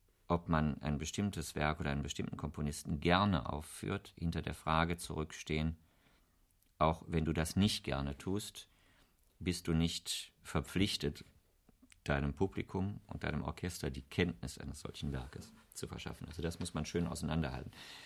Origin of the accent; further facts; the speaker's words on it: Wuppertal, North Rhine-Westphalia, Germany; Ich habe hier studiert, ich bin hier Korrepetitor gewesen, Wuppertal, wo ich aufgewachsen bin